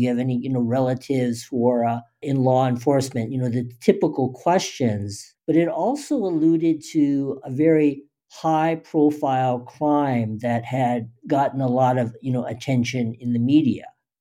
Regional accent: Los Angeles, California, United States; Yes, I'm a native Angeleno, born and raised in Los Angeles.

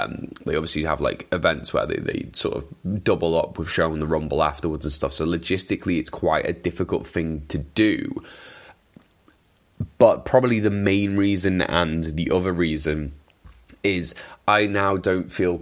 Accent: Wales, United Kingdom; Now, I should have said that with a Welsh accent, but being Welsh, I don't want to upset my fellow countrymen with my terrible Welsh accent

